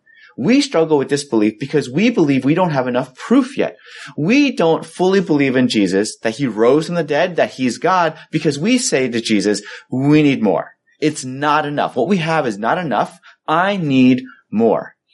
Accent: Los Angeles, California, United States; now in Boston, United States; We know here in New England and Boston, I grew up in Los Angeles, which is farther south, closer to the equator.

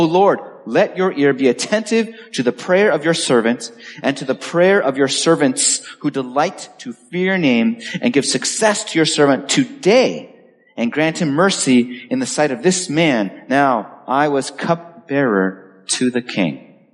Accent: Michigan, United States; also born or lived in California; I could say, well, technically my home state is Michigan.

